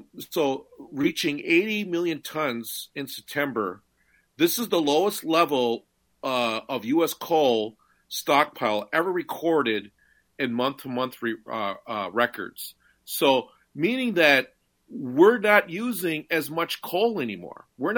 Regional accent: Minnesota, United States; And we're all from the Twin Cities.

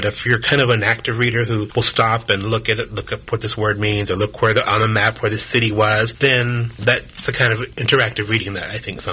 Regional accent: Texas, United States; now in Kansas, United States; I was born in Texas, but I live in Kansas, and Kansas is my home. So for someone to say, you can't live in Kansas anymore, I really don't know any other place. I have memories of Texas. I grew up a little bit in Texas.

